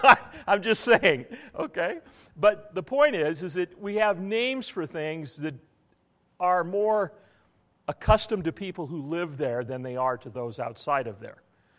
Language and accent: English; Spokane, Washington, United States; Every time I go to Spokane and I drive down what is called the Sunset Hill into Spokane, that's my hometown.